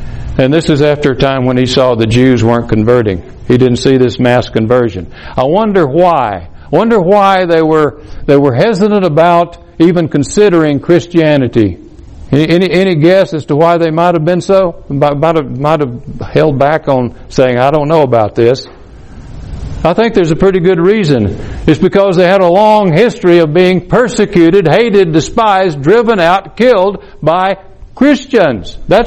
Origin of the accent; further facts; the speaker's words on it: Alabama, United States; Birmingham, Alabama, my home state, used to be